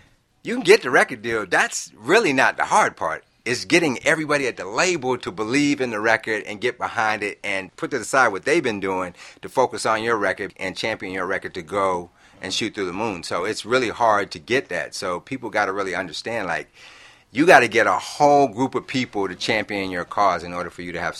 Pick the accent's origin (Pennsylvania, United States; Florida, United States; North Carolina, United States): North Carolina, United States; Greensboro; I'm from Greensboro, North Carolina. I grew up looking at the album cover